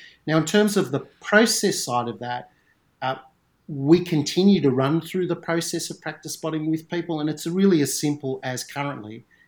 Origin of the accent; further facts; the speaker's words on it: Melbourne, Victoria, Australia; when I was about 12 years old, in growing up in Melbourne